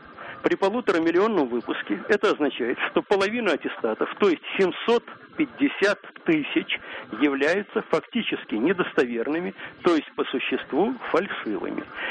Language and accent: Russian; Saint Petersburg, Russia; я из Петербурга.